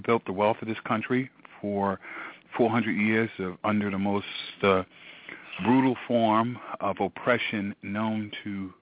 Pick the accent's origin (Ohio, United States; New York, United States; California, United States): New York, United States; Brooklyn; also born or lived in Harlem; I'm from, I was born in Harlem, but raised in Brownsville, Brooklyn, and moved to East New York. And, now I'm between Brooklyn and Jersey City.